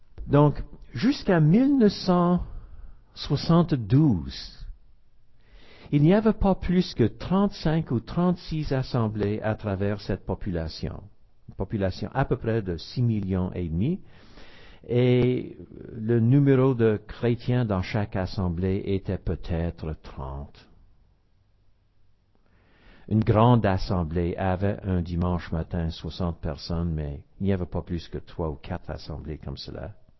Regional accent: Quebec, Canada; J'ai été élevé au Québec.

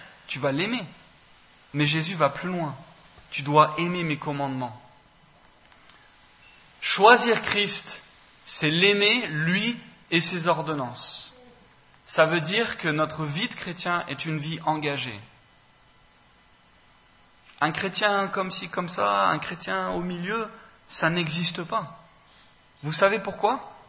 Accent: France; Et en tant que Français, c'est souvent là que ça coince.

